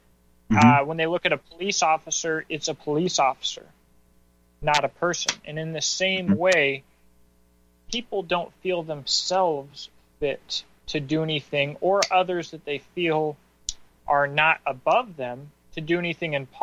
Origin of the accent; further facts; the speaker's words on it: Washington, United States; And so, you know, I am from Washington State.